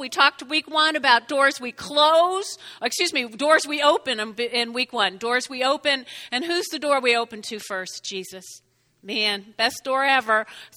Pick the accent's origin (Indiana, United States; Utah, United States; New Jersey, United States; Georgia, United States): New Jersey, United States; I grew up in North Jersey, and I grew up on a street like Weldon Avenue, but they were individual homes, and their backyards and front yards were all yay big, you know.